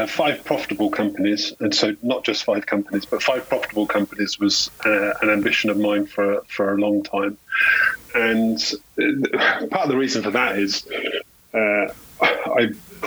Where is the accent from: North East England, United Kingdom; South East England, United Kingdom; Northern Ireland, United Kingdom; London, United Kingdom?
South East England, United Kingdom; Reading; I was born in Reading, although I was actually born in a small part of Reading